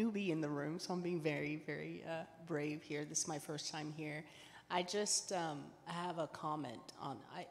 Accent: Haiti; I'm originally from Haiti, and Haiti has a deforestation problem as well.

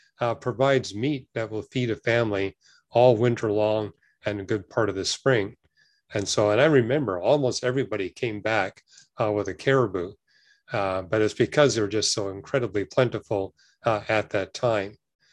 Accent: Vancouver, British Columbia, Canada; I remember growing up in Vancouver

